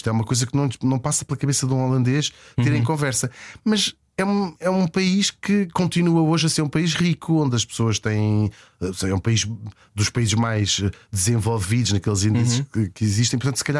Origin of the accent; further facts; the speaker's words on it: Portugal; E portanto, sim, sou português.